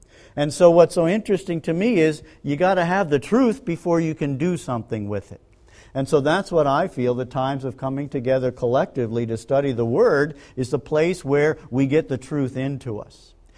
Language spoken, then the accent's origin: English; Greenwich, Connecticut, United States; I grew up in Greenwich, Connecticut.